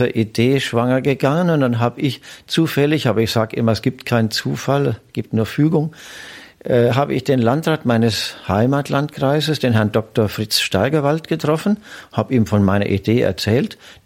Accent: Bad Königshofen, Bavaria, Germany; aus Bad Königshofen, wo ich herstamme.

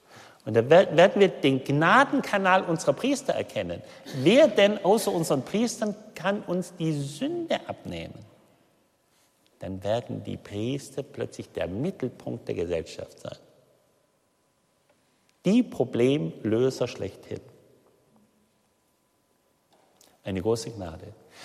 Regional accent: Baden-Württemberg, Germany; also ich stamme aus Baden-Württemberg

